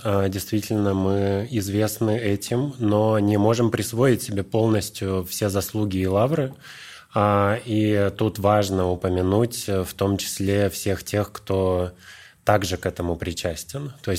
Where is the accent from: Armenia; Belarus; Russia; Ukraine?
Russia; Vologda, Vologda Oblast; Мы в родном городе были активистами в Вологде, столице Вологодской области, это русский север